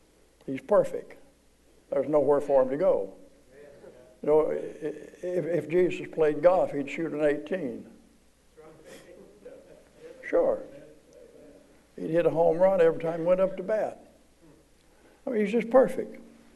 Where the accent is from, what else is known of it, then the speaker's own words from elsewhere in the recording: Arkansas, United States; born there; I was born in Arkansas. Hold the applause. I was born in Arkansas.